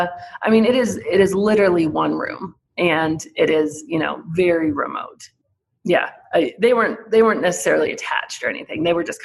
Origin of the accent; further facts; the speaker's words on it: Aspen, Colorado, United States; now in Evergreen, United States; Yeah, I grew up in Aspen, and I live in Evergreen, so it's kind of in the mountains.